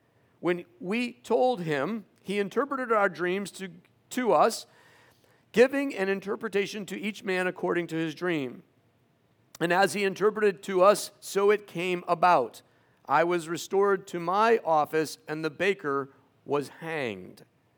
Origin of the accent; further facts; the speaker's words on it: New York, United States; I'm from New York, and we don't say names like this.